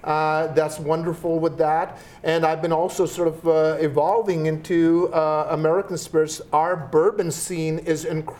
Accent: India; growing up in India

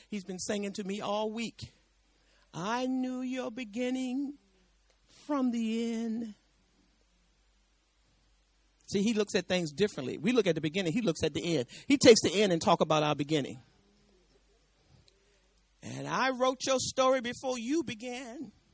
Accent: Georgia, United States; I was from Bip-Bap, Georgia. Well, Bip-Bap, Georgia, they say, the deepest part of the country that you can find.

